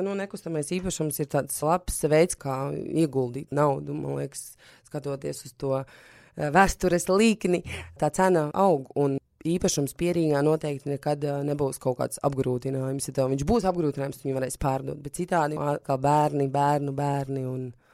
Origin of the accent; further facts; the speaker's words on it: Balvi, Balvi Municipality, Latvia; Mēs esam no Balviem, no Latgales puses